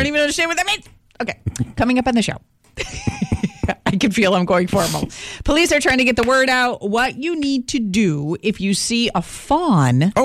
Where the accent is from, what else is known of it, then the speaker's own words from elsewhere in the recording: United States; I was born and raised in America, and I don't understand that definition.